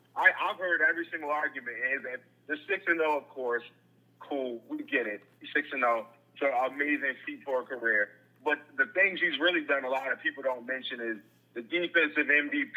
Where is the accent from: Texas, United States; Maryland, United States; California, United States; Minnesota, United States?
Maryland, United States; Edgewood; now in Baltimore, United States; I don't know why I said I'm from Baltimore. I live in Baltimore. I'm from Edgewood, Maryland.